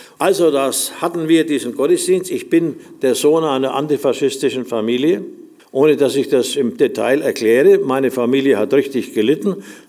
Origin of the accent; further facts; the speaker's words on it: Nuremberg, Bavaria, Germany; ich wusste es nicht, ich bin Nürnberger